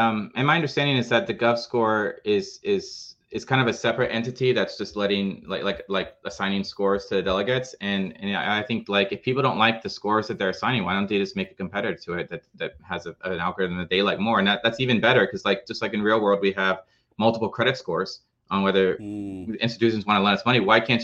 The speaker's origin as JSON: {"language": "English", "country": "United States", "said": "well, like I said, I'm an American, and it's just a pity to see America, not embracing this innovation for what it is."}